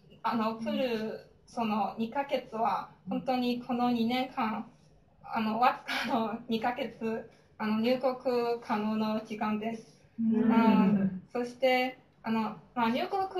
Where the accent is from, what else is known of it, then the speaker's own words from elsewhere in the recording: China; Japanese is a second language; now in Japan; 中国から来た留学生です。